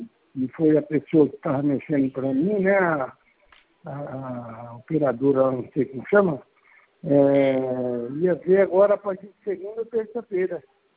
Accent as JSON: {"language": "Portuguese", "town": "Dracena", "region": "São Paulo", "country": "Brazil", "said": "sou de Dracena"}